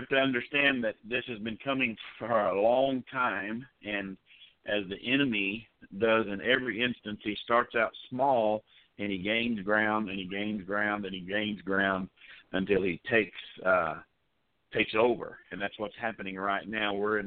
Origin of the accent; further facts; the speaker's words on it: Mexia, Texas, United States; I'm from the Central Texas area, a town called Mahia.